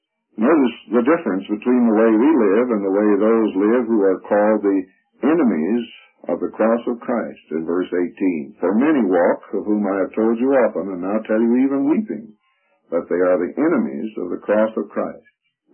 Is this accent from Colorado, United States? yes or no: yes; Colorado Springs, Colorado, United States; from Colorado Springs.